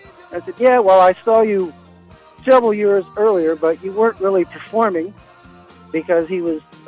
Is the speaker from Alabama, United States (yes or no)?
no; Maryland, United States; I'm from Maryland originally.